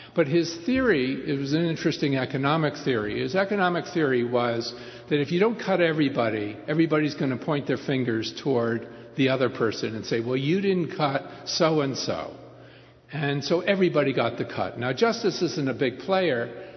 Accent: Ontario, Canada; I'm from Ontario

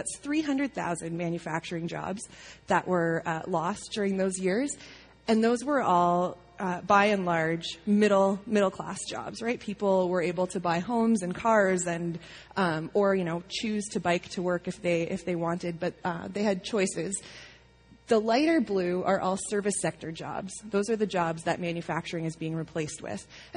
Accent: Leamington, Ontario, Canada; I grew up in Leamington, Ontario.

